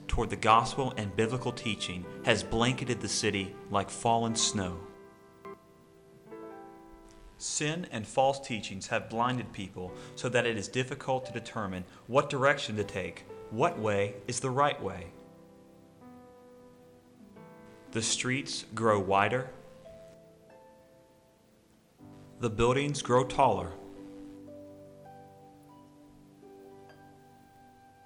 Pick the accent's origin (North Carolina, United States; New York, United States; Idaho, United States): North Carolina, United States; Raleigh; born there; I was born in Raleigh, and at 15, I accepted Christ as my Savior.